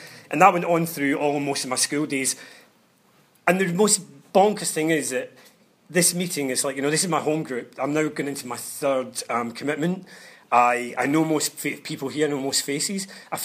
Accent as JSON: {"language": "English", "town": "Glasgow", "region": "Scotland", "country": "United Kingdom", "tie": "born or raised there", "said": "I come from Glasgow. I was born in Glasgow."}